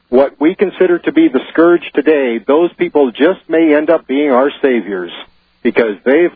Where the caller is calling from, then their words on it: New Mexico, United States; New Mexico, Alex.